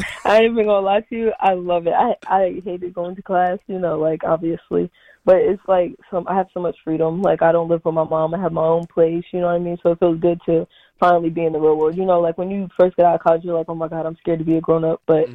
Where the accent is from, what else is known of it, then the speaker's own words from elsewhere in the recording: Maryland, United States; they're like, where are you from? I'm like, Maryland.